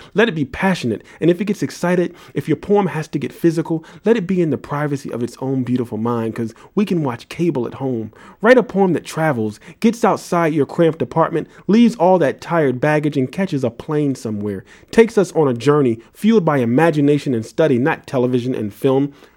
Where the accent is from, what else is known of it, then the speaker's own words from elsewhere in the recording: New York City, New York, United States; born there; No, I was born in New York City.